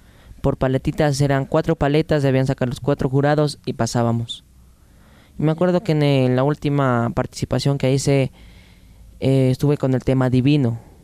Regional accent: Quito, Pichincha, Ecuador; yo nací el 20 de enero del 2003 en San Blas. Soy quiteño de corazón.

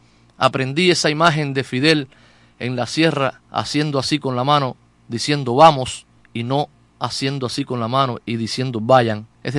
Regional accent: Matanzas, Cuba; Soy un enamorado ferviente de mi tierra, es decir, lo que hago, lo que escribo, lo que trato de desarrollar en mi arte precisamente es defendiendo la tierra de la Ciénaga de Zapata.

